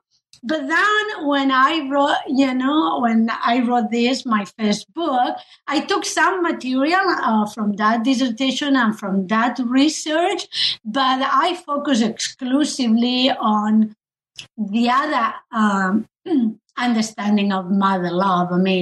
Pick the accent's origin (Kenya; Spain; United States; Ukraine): Spain; I come from Spain.